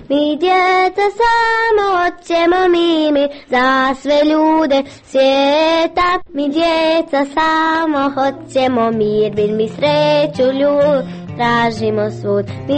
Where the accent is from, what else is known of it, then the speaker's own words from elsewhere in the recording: Bihać, Federation of Bosnia and Herzegovina, Bosnia & Herzegovina; born there; rođena sam u Bihaću, imam 11 godina, živim na Rusci sa 11 braća, mamom i tatom